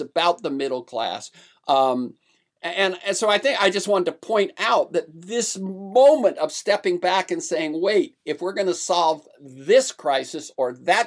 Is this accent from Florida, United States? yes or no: yes; Florida, United States; I grew up in Florida in the 50s and early 60s